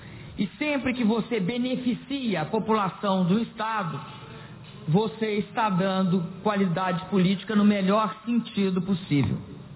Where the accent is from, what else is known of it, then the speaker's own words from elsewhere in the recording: Minas Gerais, Brazil; now in Porto Alegre, Brazil; E eu, como mineira, também sempre tive essa melancolia pelo mar, que a gente nunca teve.